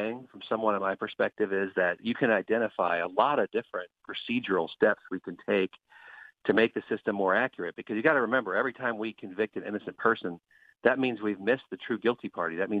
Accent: Cincinnati, Ohio, United States; Then went back to my hometown of Cincinnati and got a law professor job.

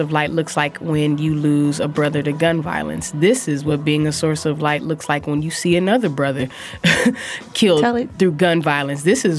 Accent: San Francisco, California, United States; I am from San Francisco, California, representing Filmo.

